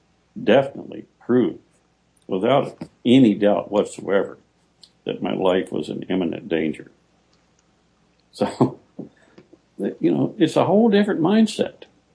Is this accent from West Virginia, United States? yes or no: yes; West Virginia, United States; born there; And so I mentioned the fact that I was born in West Virginia, paid taxes, voted